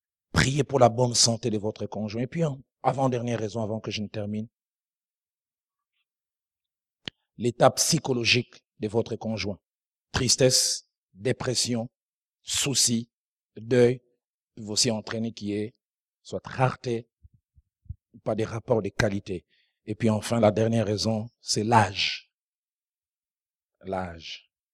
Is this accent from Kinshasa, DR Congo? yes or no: no; Matadi, Kongo Central, DR Congo; J'ai assisté à une réunion des couples chez nous, au Bas-Congo, à Matadi.